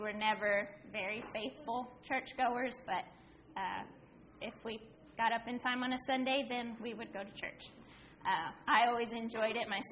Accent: Canada; born there; I was born in Canada to my mother and father.

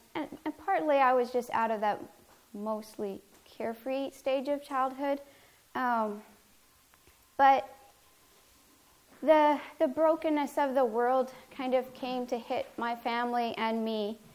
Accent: Canada; born there; So I was born in Canada in 1980.

